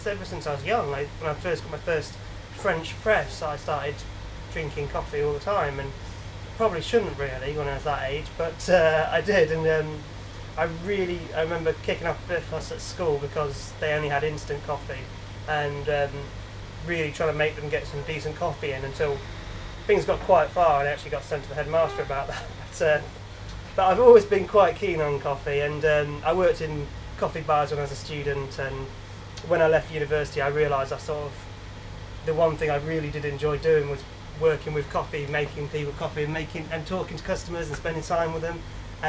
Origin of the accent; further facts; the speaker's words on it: East Midlands, United Kingdom; I'm from Lincolnshire and I wanted to do something for the local town